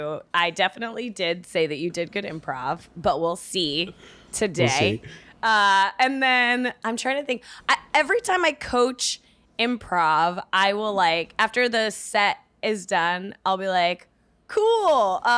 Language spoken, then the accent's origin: English; California, United States; Like, I'm from Northern California, so I'll say like hella.